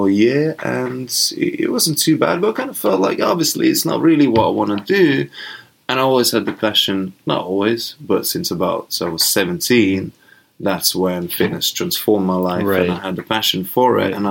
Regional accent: Latvia; I was born in the Soviet Union, and that was 1984. And so I got to experience a little bit of it.

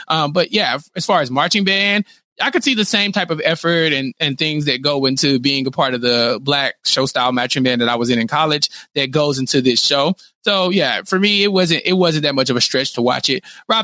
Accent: Texas, United States; I'm from Texas. So I've heard it both ways.

